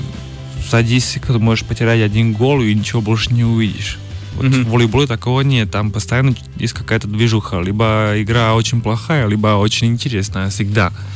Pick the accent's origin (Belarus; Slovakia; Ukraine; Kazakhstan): Slovakia; Žilina, Žilina Region; Russian is a second language; Моего родного города Жилин здесь играл.